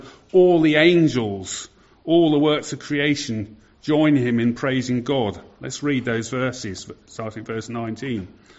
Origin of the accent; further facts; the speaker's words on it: United Kingdom; Well, we're British, but I know what he means.